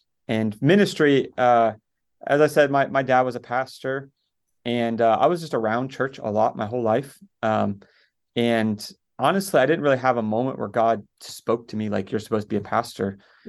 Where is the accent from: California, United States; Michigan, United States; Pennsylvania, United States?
Pennsylvania, United States; Latrobe; also born or lived in Beaver County; So I was born in the Beaver County Medical Center, Beaver County, but really was raised in Westmoreland County. I lived in Latrobe from halfway through my kindergarten year to after I graduated high school.